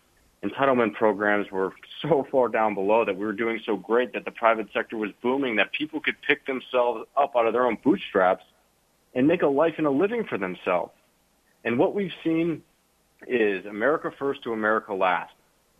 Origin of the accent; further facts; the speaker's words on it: Cleveland, Ohio, United States; I grew up in Cleveland my entire adult life.